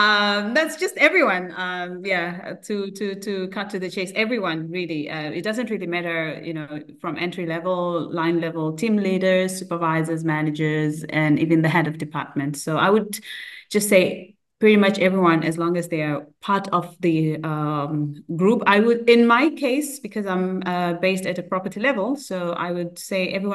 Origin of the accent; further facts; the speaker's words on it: Zimbabwe; moved away; Well, originally I'm from Zimbabwe, and as you've highlighted already, I somehow transitioned to the Middle East over the past 10 years